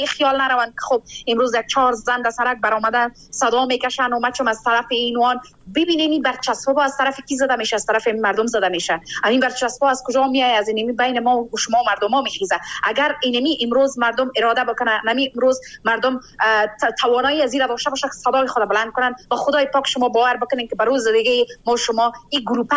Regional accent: Afghanistan; امروز ما شما شاید حذف پرچه پرچه و توتا توتای از افغانستان هستیم.

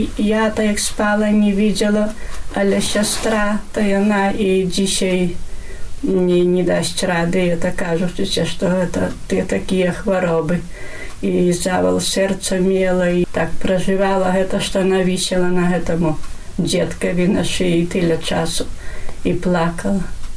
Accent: Berniki, Podlaskie Voivodeship, Poland; Та тут у нас во гэта праваслаўна вёска, та не так, а як я паходжу з Бернікаў, та маё, та там больш было гэтых католікаў

